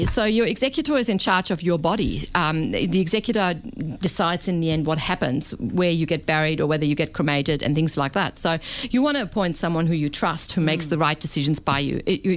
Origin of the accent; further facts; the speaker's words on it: Germany; accent: German; English is a second language; now in Australia; So I as you can hear from my accent, I'm German, and I deal with a fair few wills that have been prepared in Germany